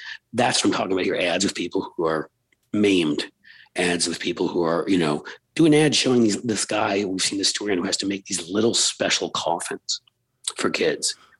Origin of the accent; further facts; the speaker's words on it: New York City, New York, United States; because I grew up in New York City.